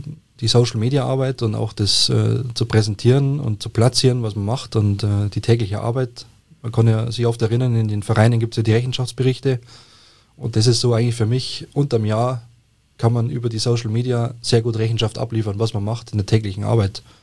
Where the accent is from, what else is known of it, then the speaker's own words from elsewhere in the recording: Egling, Bavaria, Germany; war 2020 Bürgermeisterkandidat in meiner Heimatgemeinde Egling